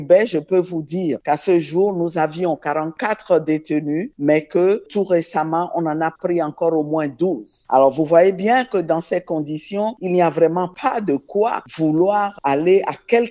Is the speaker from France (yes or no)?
no; Togo; Alors nous prenons nos responsabilités en tant que Togolais parce que nous sommes les premiers concernés